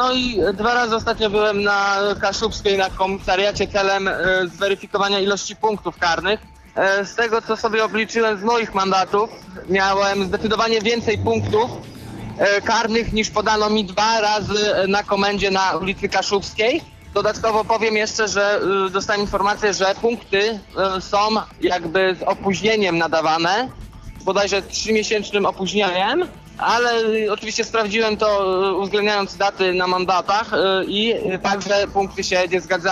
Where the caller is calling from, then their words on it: Szczecin, West Pomeranian Voivodeship, Poland; ze Szczecina.